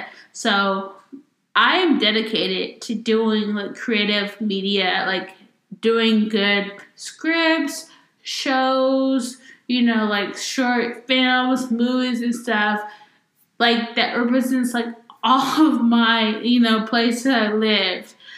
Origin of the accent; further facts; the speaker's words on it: Houston, Texas, United States; born there; I mean, Houston, I'm Texas, but I was born